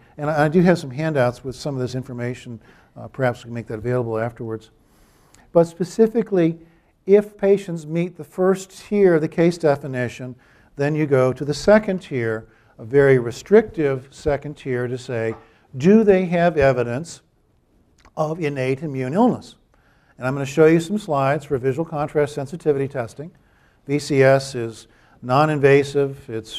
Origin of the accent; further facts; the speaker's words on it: Pocomoke City, Maryland, United States; In my hometown of Pocomoke, Maryland, there was first outbreak of Fusteria illness in 1997, 1998.